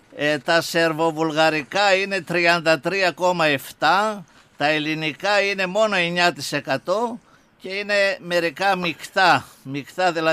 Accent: Rizia, Eastern Macedonia and Thrace, Greece; Στο χωριό μου.

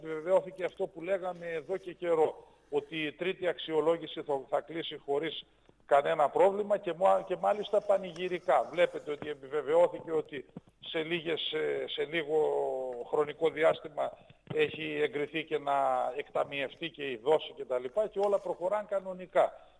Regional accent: Thessaloniki, Central Macedonia, Greece; Εγώ δηλαδή που είμαι από τη Θεσσαλονίκη και συναναστρέφομαι εκεί με κόσμο

